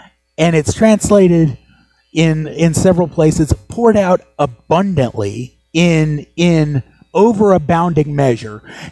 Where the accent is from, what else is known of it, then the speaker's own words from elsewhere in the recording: Oklahoma, United States; I know that's not good grammar, but I grew up in Oklahoma.